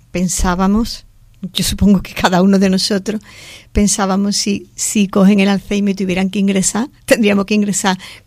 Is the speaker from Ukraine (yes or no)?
no; Osuna, Andalusia, Spain; yo soy de Osuna, nacida aquí, aquí vivo y aquí llevo mucho tiempo, Javier dice que no, pero yo ya me considero una persona mayor